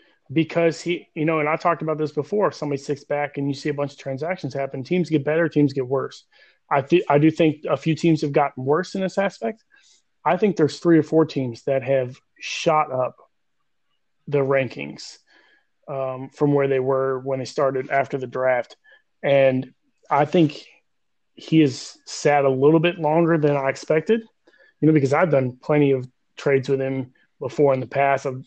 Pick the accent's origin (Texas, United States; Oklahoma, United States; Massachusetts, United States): Oklahoma, United States; obviously I'm from Oklahoma